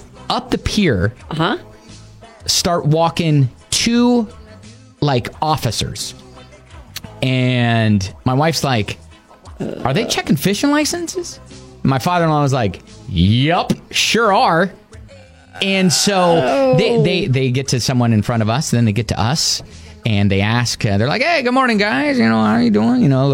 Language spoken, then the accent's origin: English; Kentucky, United States; I couldn't play the I'm from Kentucky card.